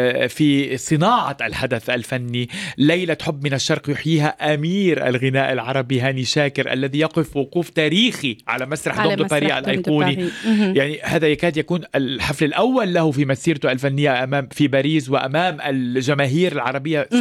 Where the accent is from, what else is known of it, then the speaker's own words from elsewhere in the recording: Lebanon; بدأت من بلدي لبنان